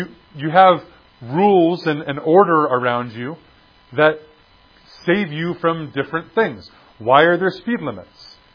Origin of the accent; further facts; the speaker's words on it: Texas, United States; And I'm a Texan, and I'm a big Texan.